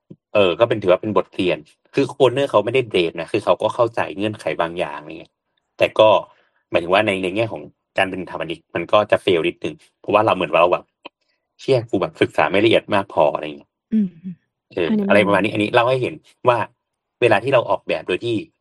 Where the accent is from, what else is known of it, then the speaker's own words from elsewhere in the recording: Northern Thailand, Thailand; เพราะว่าเราก็คือมาจากภาคเหนือเนาะมันไม่ได้มีความชื้นประมาณนี้